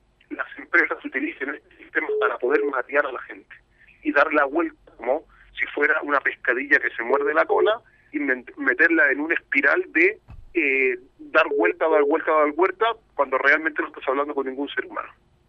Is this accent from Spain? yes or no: yes; Spain; nosotros como europeos todavía no hemos llegado, bueno, en los españoles, no hemos llegado a tener un acceso directo a inteligencia artificial.